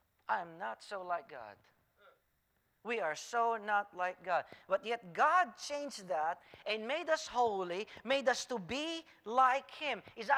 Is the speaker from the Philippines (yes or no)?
yes; Philippines; English is a second language; Why? I'm Filipino. It didn't matter. That's not my first language anyways.